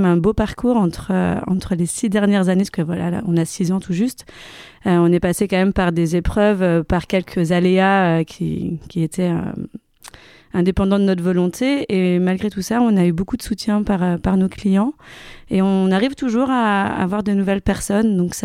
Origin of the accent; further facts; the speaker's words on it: Laval, Pays de la Loire, France; Du coup, je suis originaire de Laval.